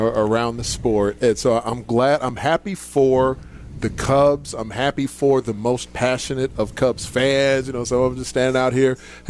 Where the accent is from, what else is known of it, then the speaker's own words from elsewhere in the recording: Chicago, Illinois, United States; And for me as a Chicagoan, having that moment, jogging off the field, that was the reflex.